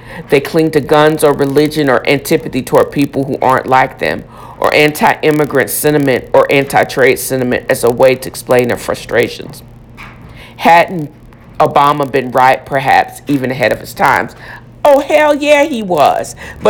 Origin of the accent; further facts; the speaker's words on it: the South, United States; I'm from the South.